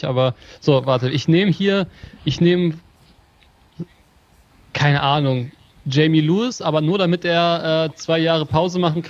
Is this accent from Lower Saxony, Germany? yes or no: yes; Hameln, Lower Saxony, Germany; born there; ich bin in Hameln geboren.